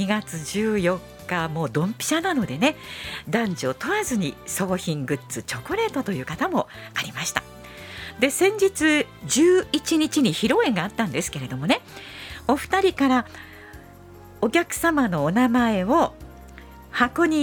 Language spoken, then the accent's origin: Japanese; Shiga, Japan; 実家の、滋賀でも北の方でしたから雪が気になるなと思って実家を訪れてみましたらね